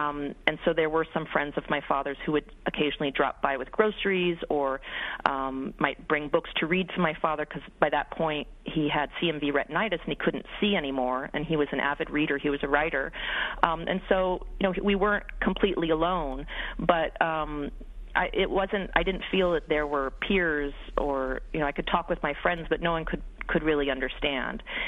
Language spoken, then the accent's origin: English; San Francisco, California, United States; I moved from New York City back to San Francisco and into the Haight-Ashbury apartment where we had grown up together, where I had grown up with him.